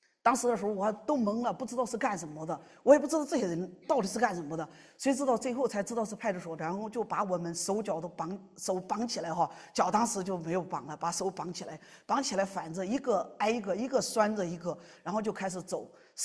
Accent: China; now in United States; 我也非常的感恩神带领我们从中国来到美国，一家人都在这边

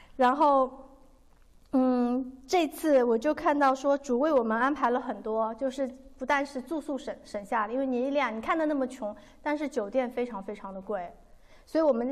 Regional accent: Hangzhou, Zhejiang, China; 他前脚回到杭州，我是杭州人，他回到杭州

